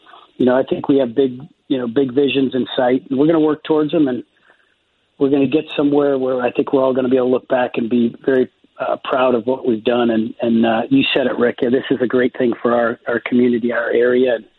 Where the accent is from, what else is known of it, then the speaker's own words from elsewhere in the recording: South Bend, Indiana, United States; And I go back to my early days growing up in South Bend, Indiana